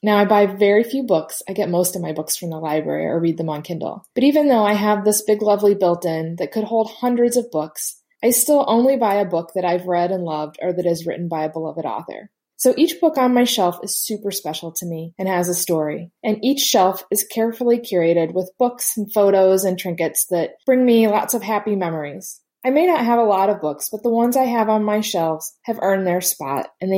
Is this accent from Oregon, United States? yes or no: no; Indianapolis, Indiana, United States; I'm from Indianapolis, Indiana.